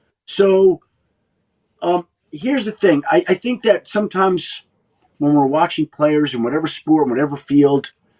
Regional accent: New York, United States; Like, I grew up in New York, and I grew up watching Lawrence Taylor

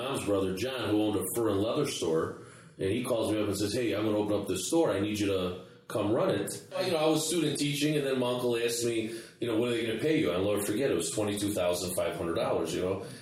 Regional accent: Chicago, Illinois, United States; I'm born and raised in Chicago. My dad, a special education teacher with Chicago Public Schools. My mom was a stay-at-home mom.

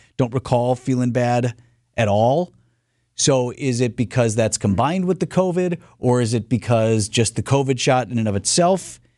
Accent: Wauwatosa, Wisconsin, United States; So, interesting story out of my hometown of Wauwatosa, but it's going to go beyond Wauwatosa.

